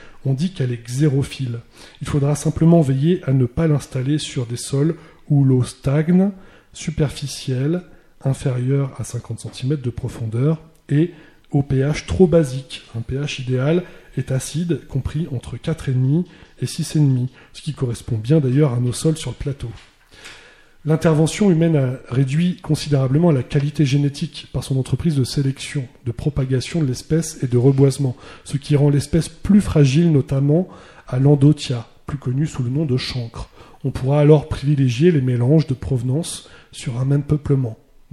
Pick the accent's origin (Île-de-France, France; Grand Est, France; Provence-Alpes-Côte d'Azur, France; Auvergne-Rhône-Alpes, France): Île-de-France, France; dans un massif forestier dont je suis originaire, la forêt de Montmorency, dans le Val d'Oise.